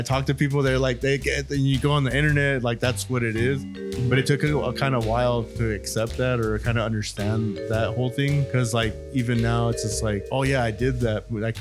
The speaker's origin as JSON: {"language": "English", "town": "San Bernardino", "region": "California", "country": "United States", "tie": "born or raised there", "said": "growing up in San Bernardino, skateboarding all around the IE, this was just kind of like how we talked"}